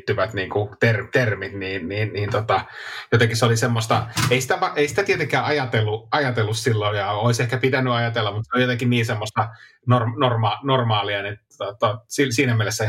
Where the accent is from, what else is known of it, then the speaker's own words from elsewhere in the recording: Suomussalmi, Kainuu, Finland; omassa lapsuudessa, kun ei ollut, Suomussalmella ei ollut semmoista kulttuuria, siis ei ollut edes sitä ainoaa niin kuin muualta tullutta koulukaveria